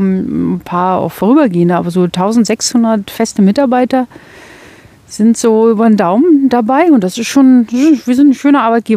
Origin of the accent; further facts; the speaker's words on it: Bochum, North Rhine-Westphalia, Germany; aber ich komme Uni aus Bochum, ja?